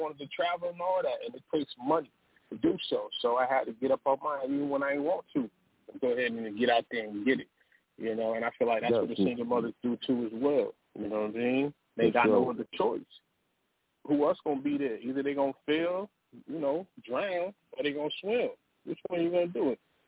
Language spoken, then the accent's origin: English; Seattle, Washington, United States; I'm from Seattle.